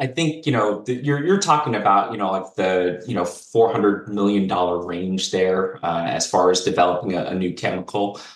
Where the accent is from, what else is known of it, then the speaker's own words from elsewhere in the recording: Fresno, California, United States; I grew up in Fresno, California. So that's, you know, like the fruit and vegetable basket of the world, right?